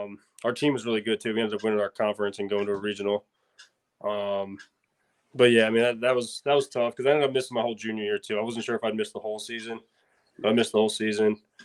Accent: Delaware, United States; I grew up in Northern Delaware, 30 minutes from Philly.

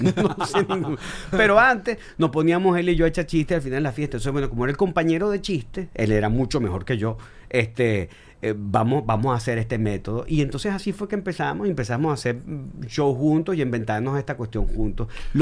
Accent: Venezuela; yo como venezolano

